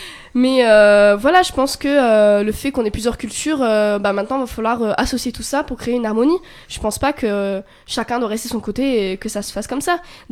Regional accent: France; born there; Enfin, je me sens française parce que je suis née en France.

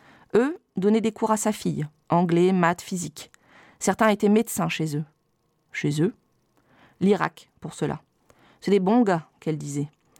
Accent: Bourecq, Hauts-de-France, France; la route principale de Bourec, mon village natal, là où se sont installés mes parents en 78, un peu avant ma naissance. Petit village en forme d'anévrisme attenant à la route nationale 43 qui relie Béthune à Saint-Omer et qui va jusqu'à Calais.

